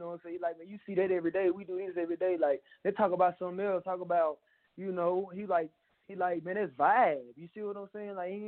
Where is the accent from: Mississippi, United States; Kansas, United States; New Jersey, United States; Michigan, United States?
Mississippi, United States; Jackson; I'm a 26-year-old aspiring artist from Jackson, Mississippi. I was born and raised, I was born on February 14, 1994.